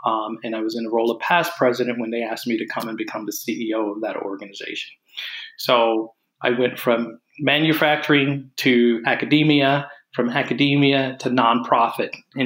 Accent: Raleigh, North Carolina, United States; I grew up in Raleigh, North Carolina, product of my mom and dad.

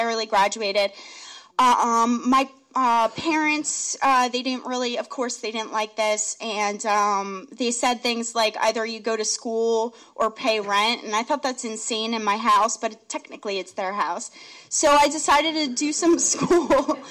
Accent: New Jersey, United States; moved away as an adult; I grew up in New Jersey. Don't hold it against me. I know there's parts of my state that are ugly. I get it. I grew up down by the shore, ergo no accent. So I knew I had to get away from New Jersey. I moved down to Florida.

